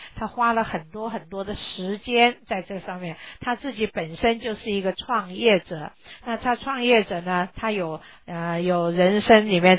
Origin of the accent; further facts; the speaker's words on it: China; 说外国人比我们中国人好